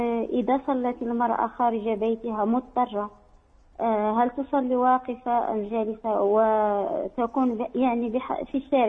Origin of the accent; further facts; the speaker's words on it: Morocco; عندنا في المغرب